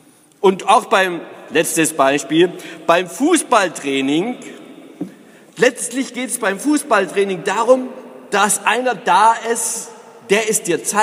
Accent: East Germany, Germany; Ich selber bin ja sozialisiert worden, aufgewachsen in der DDR

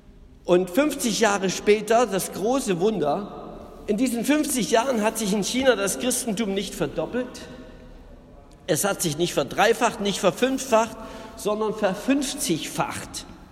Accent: Berlin, Germany; Ich war in Berlin, meine Heimatstadt.

